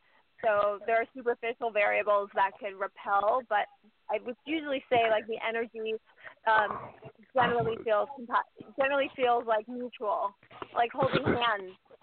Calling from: San Francisco, California, United States; from San Francisco.

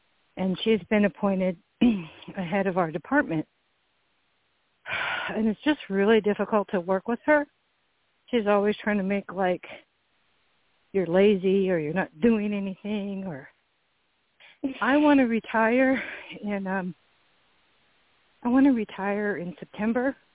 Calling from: Oregon, United States; Hi, Tony. … I'm calling from Oregon.

